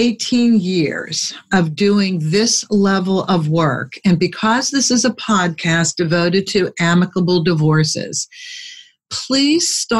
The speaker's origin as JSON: {"language": "English", "town": "Pittsburgh", "region": "Pennsylvania", "country": "United States", "said": "Now, I'm from Pittsburgh. I may have mentioned that, but I always love talking to other Pittsburghers, and I constantly go back, like I am going back for Christmas this year."}